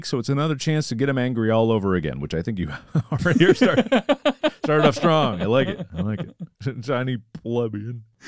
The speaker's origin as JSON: {"language": "English", "town": "Cincinnati", "region": "Ohio", "country": "United States", "said": "I mean, I'm from Cincinnati, so I see it everywhere."}